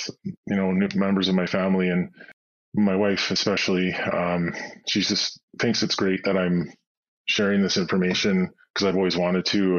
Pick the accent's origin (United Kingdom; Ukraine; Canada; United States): Canada; Nanaimo, British Columbia; Yeah, originally born and raised in Nanaimo, I used to work close by to the McDonald's that she worked